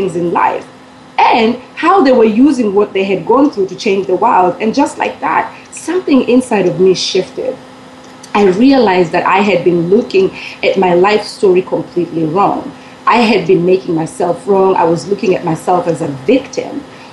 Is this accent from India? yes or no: no; Kenya; now in Philadelphia, United States; I am originally from Kenya, but I currently live in Philadelphia in the United States.